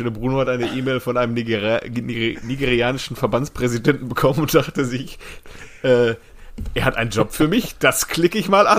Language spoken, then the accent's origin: German; Germany; Ich bin halt Deutscher und wohne hier.